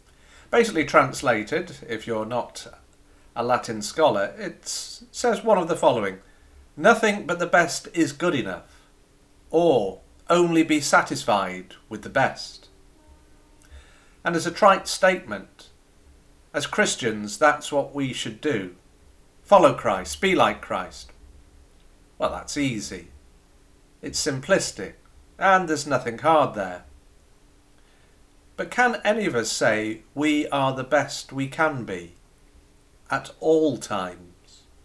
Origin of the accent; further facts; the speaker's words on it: North West England, United Kingdom; As many people know, I grew up in South Cheshire.